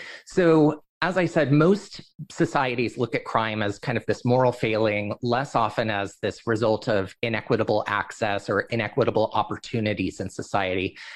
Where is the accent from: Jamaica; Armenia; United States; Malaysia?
United States; I'm from the United States, and the United States is a very, very individualistic culture